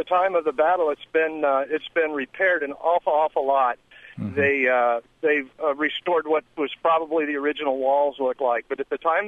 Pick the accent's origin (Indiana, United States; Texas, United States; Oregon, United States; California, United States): Texas, United States; San Antonio; I am from San Antonio, and we have our own little bit of what we call hallowed ground, that being the Alamo.